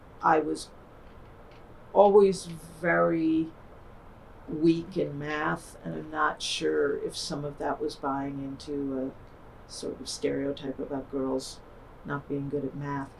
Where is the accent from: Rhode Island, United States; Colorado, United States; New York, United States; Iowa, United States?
New York, United States; Buffalo; I grew up in Buffalo.